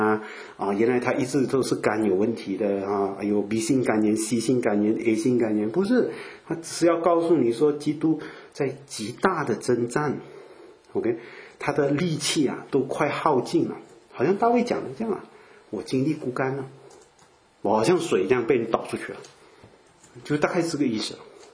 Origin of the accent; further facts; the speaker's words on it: Fujian, China; 连我们福建话啊，我是福建人啊